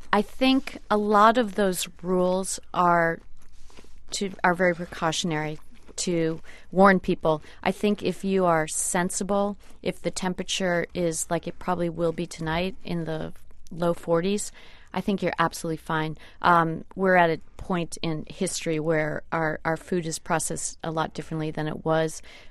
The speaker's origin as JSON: {"language": "English", "region": "New England", "country": "United States", "said": "seeing where I'm from New England, and it is a part of our history."}